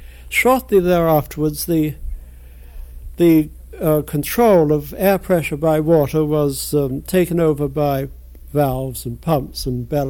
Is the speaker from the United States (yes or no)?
no; England, United Kingdom; born there; Well, I was born in England